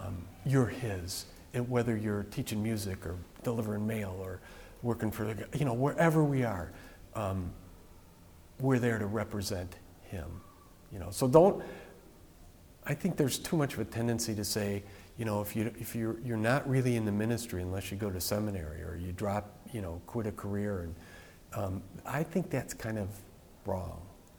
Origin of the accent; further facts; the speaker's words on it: Chicago, Illinois, United States; I grew up in Chicago, and go White Sox.